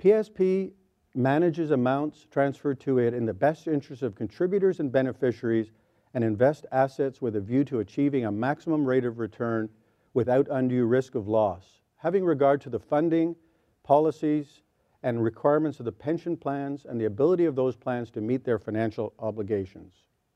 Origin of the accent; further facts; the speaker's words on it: Vancouver, British Columbia, Canada; I'm from Vancouver, and I'm the Chair of the Board of PSP Investments.